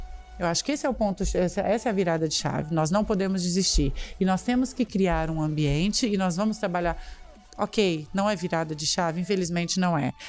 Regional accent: Barbacena, Minas Gerais, Brazil; porque quando eu era pequena em Barbacena, porque sim, eu sou de Barbacena

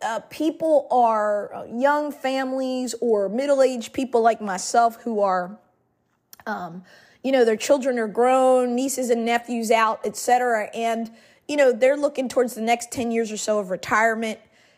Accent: Virginia, United States; So let's talk about Virginia, my home state.

